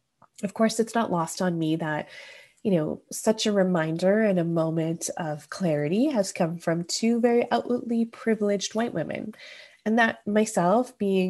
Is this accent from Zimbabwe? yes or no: no; Canada; I'm Canadian